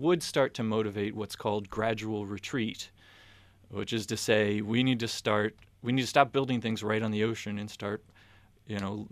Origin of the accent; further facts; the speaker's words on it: Rhode Island, United States; I can say also, Marco, that I'm from Rhode Island myself, so I appreciate this problem.